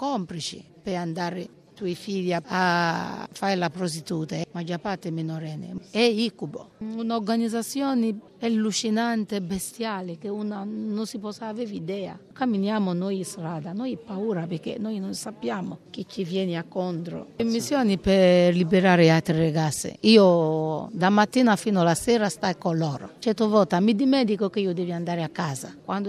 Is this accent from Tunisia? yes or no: no; Nigeria; Italian is a second language; now in Italy; Vengo dalla Nigeria.